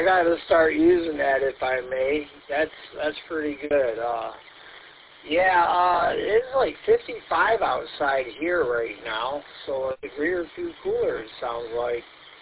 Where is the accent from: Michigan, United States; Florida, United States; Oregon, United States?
Michigan, United States; Ortonville; But, Ortonville I consider kind of like my hometown. I know a lot of the businesses out here and all that.